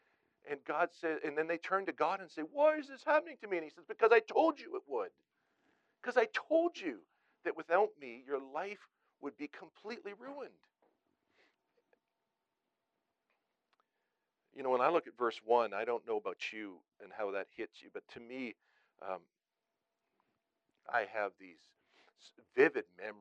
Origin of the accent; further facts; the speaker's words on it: Vancouver, British Columbia, Canada; Now, bear in mind, I grew up in Vancouver.